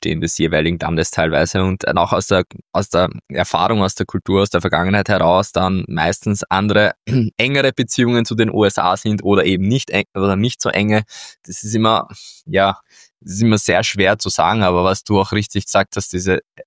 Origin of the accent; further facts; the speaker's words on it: Austria; Ich sehe es ja auch vor allem als für uns als Europäer oder als Österreicher